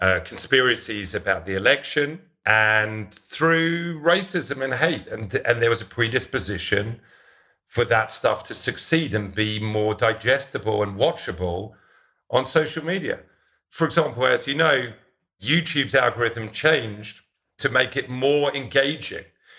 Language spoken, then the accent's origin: English; London, United Kingdom; my ambitions for my career were pretty limited growing up in Northwest London.